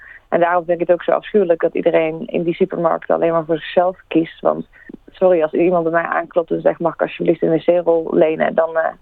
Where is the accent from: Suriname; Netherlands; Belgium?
Netherlands; now in Australia; Maar gelukkig zijn wij Nederlanders wel wat nuchtiger.